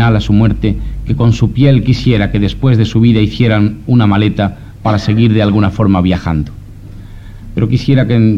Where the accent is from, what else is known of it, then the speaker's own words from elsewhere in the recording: Andalusia, Spain; Yo como andaluz enseguida tuteo a todo el mundo y yo.